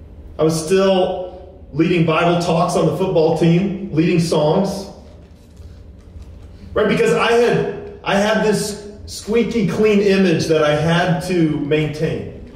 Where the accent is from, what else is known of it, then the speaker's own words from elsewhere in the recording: Dallas, Texas, United States; now in Lawrence, United States; And I grew up in the church. I grew up in Dallas. I'm what we would call a kingdom kid.